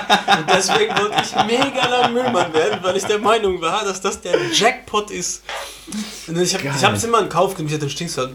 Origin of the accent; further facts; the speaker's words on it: Luxembourg; Aber bei uns in Luxemburg ist halt dieser Nikolaus, eben das Gläschen heißt das bei uns